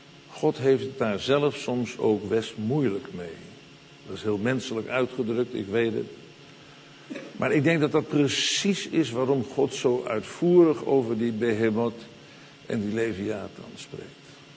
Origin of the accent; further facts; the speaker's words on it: Netherlands; als Hollander hou je je maar een beetje gedijst.